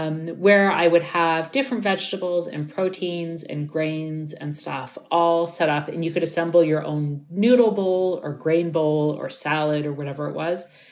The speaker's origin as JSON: {"language": "English", "town": "Toronto", "region": "Ontario", "country": "Canada", "tie": "born or raised there", "said": "Yeah, I grew up in Toronto and actually, you know, just a few kilometers from I live a few kilometers from where I lived most of my life."}